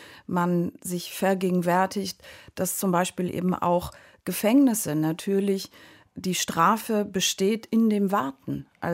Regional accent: Berlin, Germany; ich glaube, dass tatsächlich meine Erfahrung als Berlinerin mich auch sehr geprägt hat, weil ich schon in früher Kindheit damit vertraut war, dass es eben Grenzen gibt

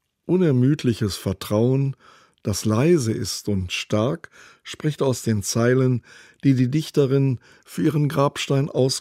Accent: Bochum, North Rhine-Westphalia, Germany; So erlebe ich sie zuletzt noch in meiner Heimatstadt Bochum bei einer Lesung

